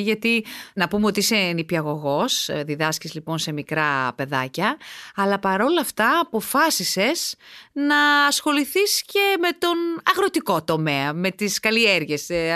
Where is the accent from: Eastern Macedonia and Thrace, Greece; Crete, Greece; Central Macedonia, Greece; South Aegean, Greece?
Eastern Macedonia and Thrace, Greece; Xanthi; Εγώ που μεγάλωσα στην Ξάνθη